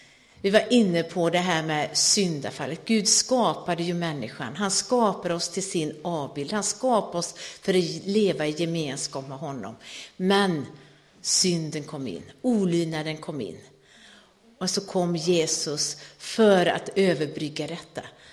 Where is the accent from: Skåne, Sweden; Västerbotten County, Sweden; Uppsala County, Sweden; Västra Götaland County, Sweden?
Västra Götaland County, Sweden; Gothenburg; jag kommer ju själv från Göteborg då, västkusten.